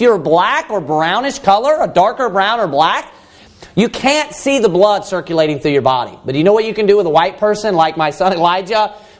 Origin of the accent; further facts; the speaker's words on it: Kentucky, United States; And I'm from Kentucky, for crying out loud.